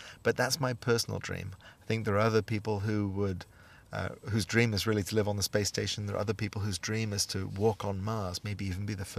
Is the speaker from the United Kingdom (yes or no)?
yes; United Kingdom; born there; They awarded me a pin for being a British-born astronaut.